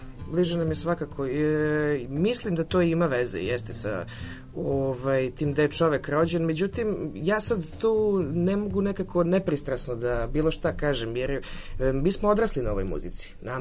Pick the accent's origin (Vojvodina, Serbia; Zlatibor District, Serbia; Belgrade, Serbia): Vojvodina, Serbia; Sombor; born there; Mi smo rođeni u Somboru, da. Deda naš iz okoline Valjeva, selo Pepeljevac. On je 1948. godine došao u Sombor. Bio je železničar, rasporedili su ga tamo da radi. Tako smo mi završili u Somboru.